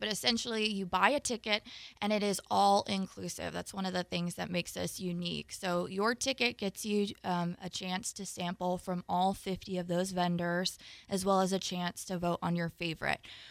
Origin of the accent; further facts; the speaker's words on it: New York, United States; I'm from upstate New York. It's about the same.